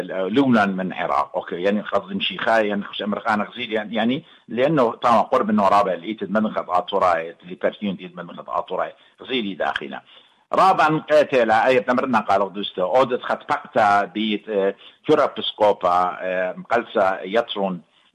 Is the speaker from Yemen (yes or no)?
no; Syria; أنا من سوريا